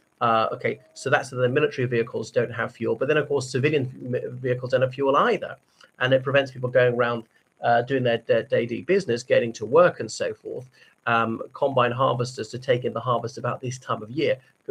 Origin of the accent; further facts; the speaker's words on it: Ireland; from Ireland.